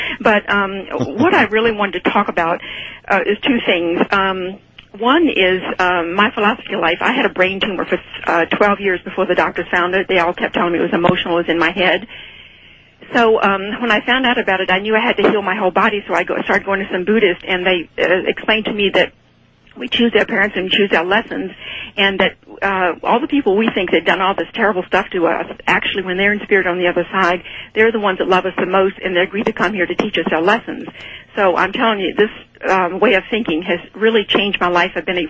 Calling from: Honolulu, Hawaii, United States; I'm calling from Honolulu, Hawaii.

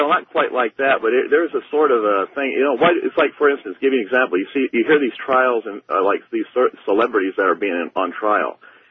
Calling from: Liberal, Kansas, United States; I'm calling from Liberal, Kansas.

